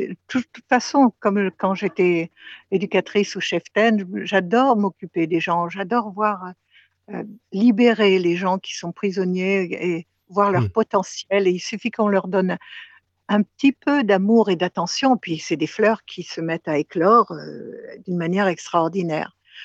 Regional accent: Aleppo, Aleppo Governorate, Syria; born there; je suis née à Alep parce que mon père était dans l'armée française, j'étais officier à ce moment-là, et que pendant la guerre, parce que je suis née en 44, je suis une vieille dame

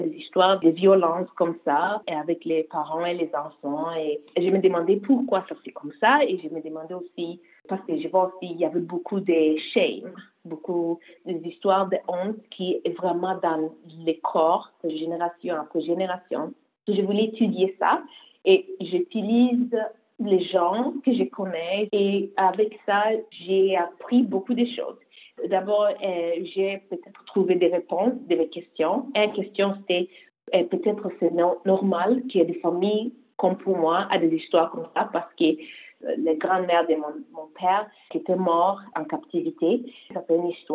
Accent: DR Congo; first language Luba-Kasai; moved away; nous sommes des Baluba, donc mes parents parlaient Chiluba. Avec les autres Congolais, on parlait lingala. À la maison, on parlait le Chiluba et français. À l'école, on parlait l'anglais et swahili.

